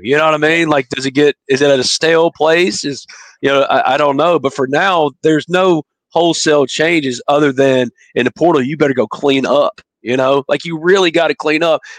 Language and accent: English; Mississippi, United States; I'm from Union, so it's Ripley, New Albany.